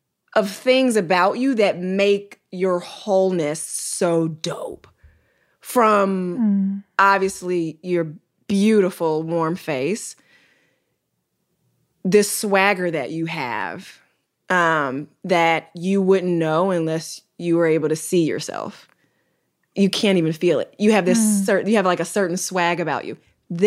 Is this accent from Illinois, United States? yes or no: yes; Chicago, Illinois, United States; So, as Sophia has shared, I'm from Chicago, Illinois.